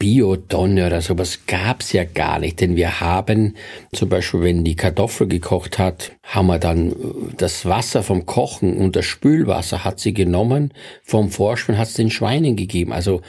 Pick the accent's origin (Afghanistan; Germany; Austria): Austria; Styria; Also St. Stephan ist größer, aber da, wo ich aufgewachsen bin, das war ja etwas abgelegen, das waren 4-5 Häuser.